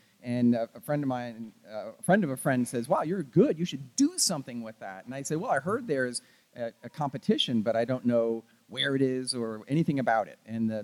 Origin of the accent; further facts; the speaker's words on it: Long Island, New York, United States; I grew up on Long Island in New York.